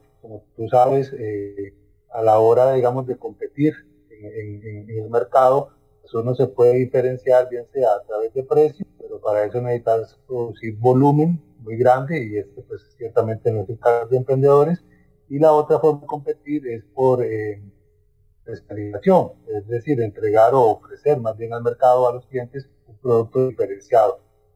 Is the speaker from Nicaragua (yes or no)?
no; Tilarán, Guanacaste, Costa Rica; yo soy de Tilarán.